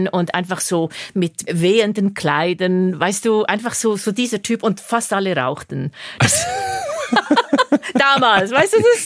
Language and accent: German; Bern, Switzerland; now in Zürich, Switzerland; Ich bin von Bern nach Zürich umgezogen. Ich bin ja ursprünglich aus Bern.